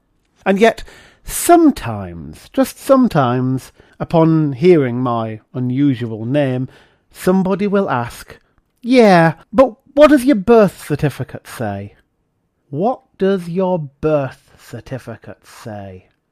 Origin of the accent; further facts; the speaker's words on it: Scotland, United Kingdom; born there; I was born in Scotland